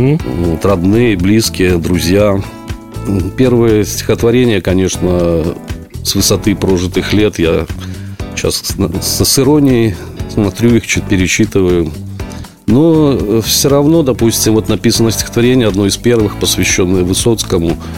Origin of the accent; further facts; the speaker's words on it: Gomel, Gomel Region, Belarus; вы знаете, я из Гомеля